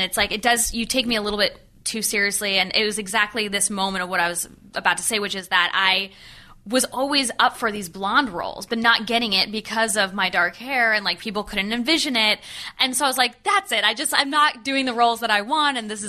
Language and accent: English; New York, United States; And I'm from New York, and like, I've done